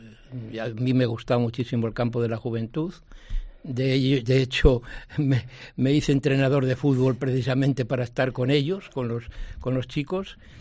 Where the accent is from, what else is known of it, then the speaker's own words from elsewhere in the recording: Santa María la Real de Nieva, Castile and León, Spain; Bueno, soy de Santa María la Real de Nieva, aunque mis padres eran de Navas de Oro, pero vinieron a trabajar a Santa María, mi padre vino a trabajar a Santa María de Nieva, a la fábrica de mosaicos, y allí nací. Y allí me crié y allí he estado hasta los 11 años